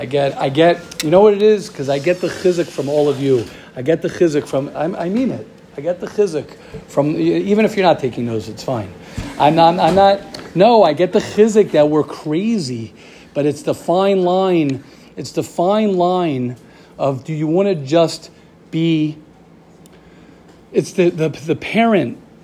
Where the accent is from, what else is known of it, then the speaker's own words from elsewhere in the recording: Israel; English is a second language; To love the I say cats because I'm from Israel.